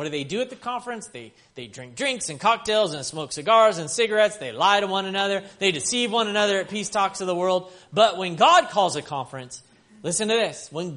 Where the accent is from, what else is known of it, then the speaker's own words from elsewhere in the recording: the South, United States; I said, my mother was, I'm from the South.